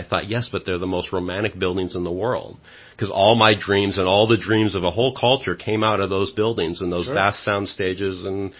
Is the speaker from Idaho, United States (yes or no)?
yes; Idaho, United States; also born or lived in Seattle, United States; I was born in Seattle, actually. But I guess my movie fanaticism kind of caught hold when I was in a serious way, probably in junior high or high school, which was in the wilderness of Idaho.